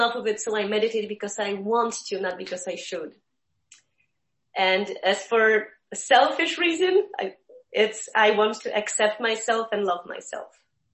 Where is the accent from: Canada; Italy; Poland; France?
Poland; English is a second language; moved away as an adult; now in Chicago, United States; And I live in Chicago. And what else? I came from Poland almost 30 years ago. And never left, although every year I planned to leave, go back.